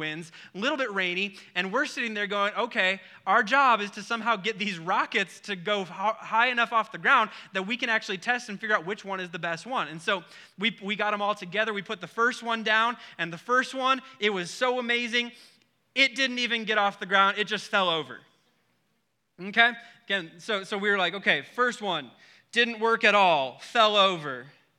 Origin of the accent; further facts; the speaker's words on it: Wisconsin, United States; And I grew up in Wisconsin where it's windy. It's either windy, cold, raining, or some combination of all three.